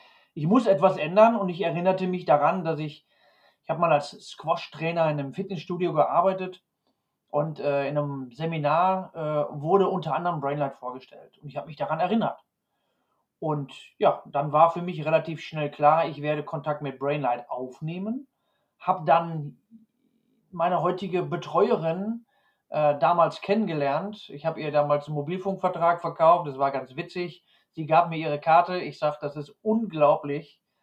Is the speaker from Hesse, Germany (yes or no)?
no; Ahlen, North Rhine-Westphalia, Germany; born there; now in Upper Bavaria, Germany; ich bin 1970 in Aalen in Westfalen geboren. Ich bin quer durch Deutschland und bin dann vor 11 Jahren mit meiner Frau hier nach Oberbayern in unsere Heimat gezogen